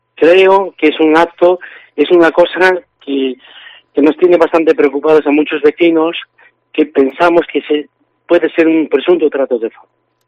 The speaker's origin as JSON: {"language": "Spanish", "town": "Ferrol", "region": "Galicia", "country": "Spain", "said": "Soy un ciudadano de Ferrol y también vecino de Fajardo."}